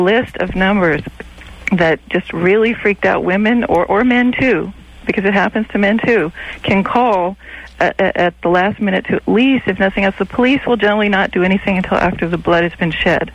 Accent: New Mexico, United States; I'm from New Mexico

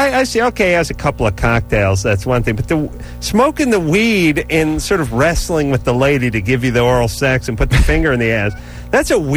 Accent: North Hollywood, California, United States; I'm from North Hollywood. That's kind of exciting to me.

